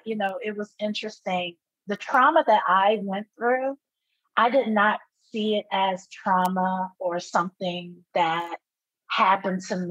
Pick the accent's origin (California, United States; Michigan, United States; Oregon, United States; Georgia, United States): Georgia, United States; Atlanta; I am just a Southern girl born and raised in Atlanta, Georgia.